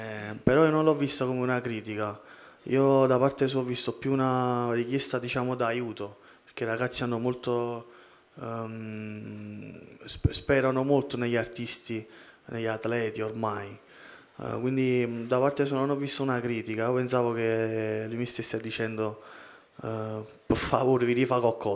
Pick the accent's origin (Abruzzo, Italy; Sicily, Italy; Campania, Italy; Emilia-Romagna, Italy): Campania, Italy; Naples; Io sono partito da Secondigliano, mi sono messo, cioè, ho fatto la valigia da Secondigliano e sono venuto a Sanremo.